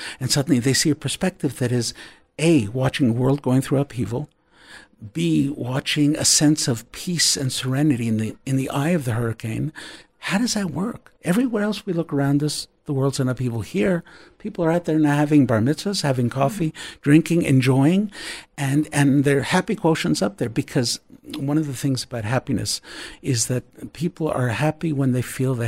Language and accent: English; Canada; and I'm saying this as a Canadian